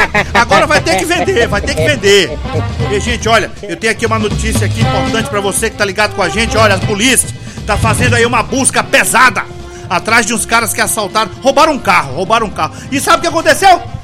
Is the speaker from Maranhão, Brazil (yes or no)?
yes; São Luís, Maranhão, Brazil; Rapaz, eu sou da capital do Maranhão, eu sou de São Luís, nascido e criado.